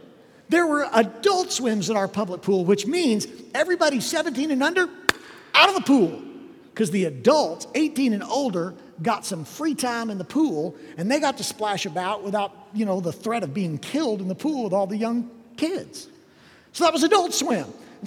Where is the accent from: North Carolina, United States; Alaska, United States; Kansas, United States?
Kansas, United States; Overland Park; What we had is we had in Overland Park, where I grew up in Kansas City, a public pool.